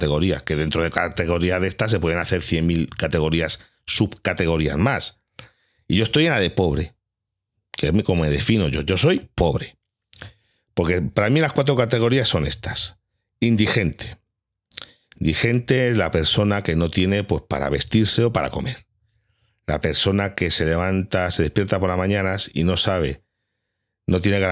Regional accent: Galicia, Spain; Aquí yo soy de Galicia, yo soy gallego.

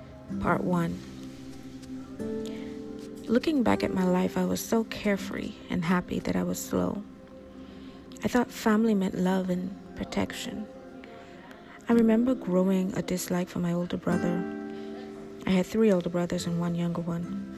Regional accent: Florida, United States; born there; I was born in Florida, which meant that I could live in America. I came from an island, a dot on a map

